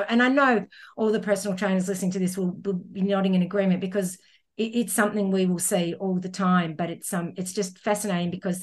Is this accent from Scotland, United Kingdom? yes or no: yes; Scotland, United Kingdom; with an O because I am Scottish.